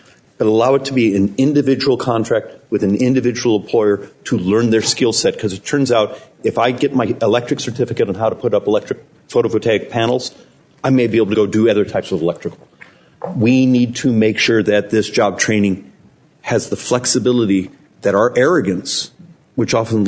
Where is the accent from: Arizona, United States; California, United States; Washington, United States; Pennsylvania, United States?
Arizona, United States; Maricopa; I'm from Maricopa.